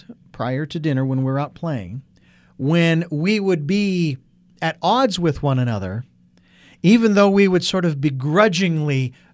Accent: Phoenix, Arizona, United States; I was born and raised in Phoenix.

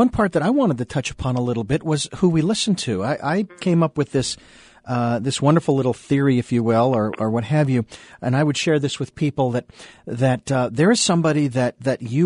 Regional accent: Phoenix, Arizona, United States; I was born and raised in Phoenix, and I know where Sedona is, and I've been there many times.

